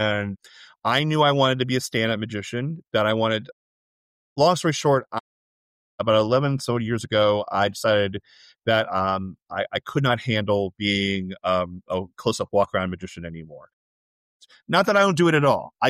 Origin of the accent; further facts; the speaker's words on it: Orlando, Florida, United States; now in Los Angeles, United States; I grew up in Orlando and now I live in Los Angeles.